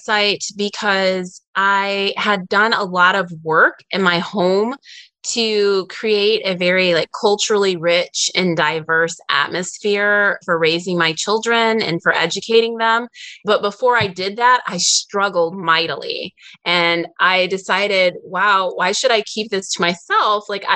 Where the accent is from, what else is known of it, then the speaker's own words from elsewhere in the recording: Midwest, United States; We live a little bit outside of Atlanta. We're both from the Midwest, but we're raising our children in Georgia.